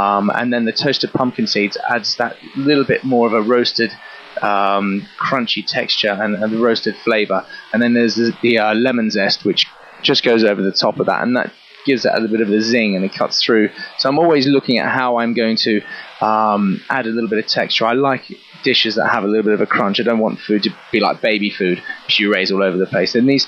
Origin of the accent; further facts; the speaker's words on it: Australia; now in London, United Kingdom; Even though I'm Australian